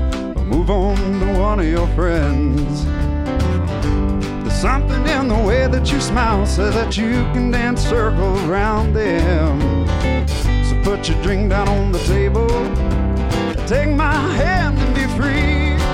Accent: Alabama, United States; I grew up near Muscle Shoals, close enough, but far enough to keep me out of trouble.

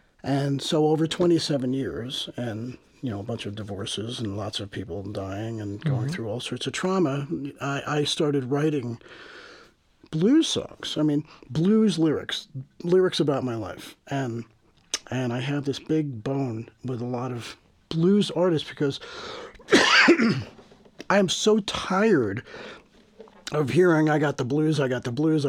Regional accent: New Jersey, United States; yeah, I'm from New Jersey, but I still have a huge story to tell.

